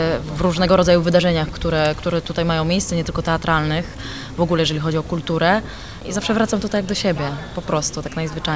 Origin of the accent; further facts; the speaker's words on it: Lublin, Lublin Voivodeship, Poland; Lublin jest bardzo magicznym miejscem zawsze dla mnie, nie tylko ze względu na to, że jest to moje rodzinne miasto